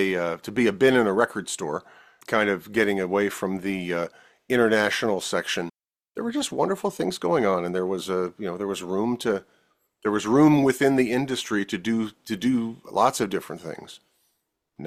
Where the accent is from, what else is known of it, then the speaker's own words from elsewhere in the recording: Washington, District of Columbia, United States; I had a great radio station growing up in Washington, D.C. called WGTB, where I got to hear a lot of that great 70s prog stuff